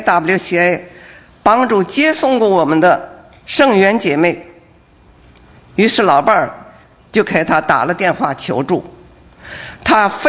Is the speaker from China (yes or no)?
yes; Wuhan, Hubei, China; 我来自中国的武汉，今年72岁，是中国大陆常说的生在旧社会长在红旗下的知识分子。